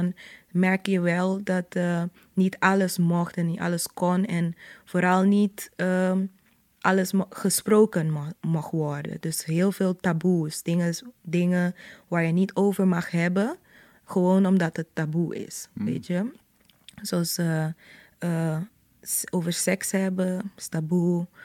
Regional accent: Terra Cora, Curaçao; in buren zoals die waar ik ben opgegroeid, Terracora, was 1 Rooms-Katholieke school en 1 openbare school.

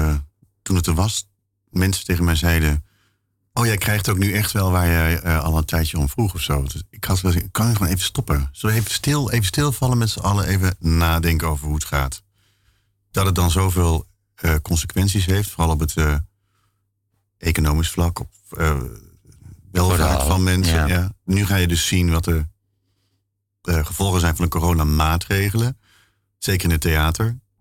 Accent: Berkel-Enschot, North Brabant, Netherlands; also born or lived in Tilburg; Ik ben geboren in 1973 in Tilburg. Ik ben opgegroeid in Berkel Enschot.

